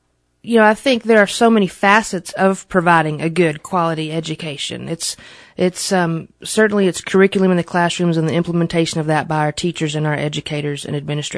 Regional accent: Tulia, Texas, United States; now in Lubbock, United States; we've lived in Lubbock for about since about 2000. I grew up in Tulia. Went to Baylor University

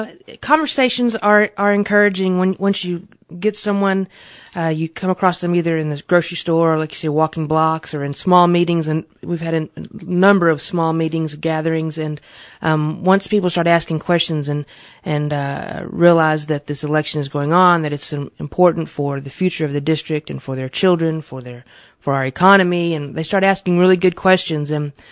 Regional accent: Tulia, Texas, United States; now in Lubbock, United States; we've lived in Lubbock for about since about 2000. I grew up in Tulia. Went to Baylor University

